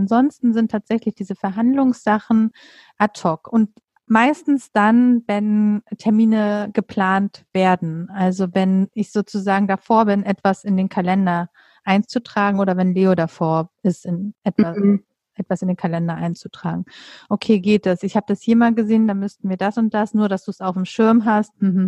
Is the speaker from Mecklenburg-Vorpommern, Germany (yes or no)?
yes; Mecklenburg-Vorpommern, Germany; Und wir kommen beide aus Mecklenburg-Vorpommern.